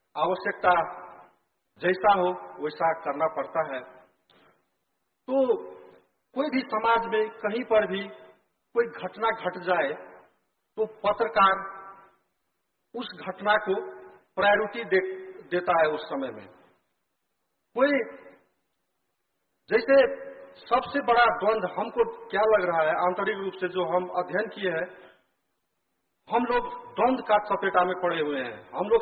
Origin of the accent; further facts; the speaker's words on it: Nepal; खास करके हम नेपाल से हैं